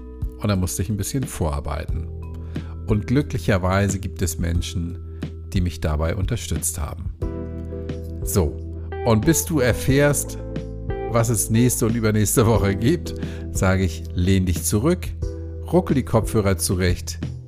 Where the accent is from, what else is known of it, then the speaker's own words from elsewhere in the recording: Hamburg, Germany; ich bin Hamburger